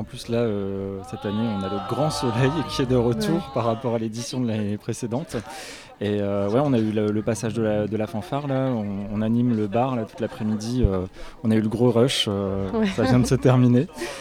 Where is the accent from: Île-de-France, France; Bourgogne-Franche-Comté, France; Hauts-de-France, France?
Hauts-de-France, France; Lille; Mais je suis lillois, donc ça va, la route, elle se fait encore assez facilement.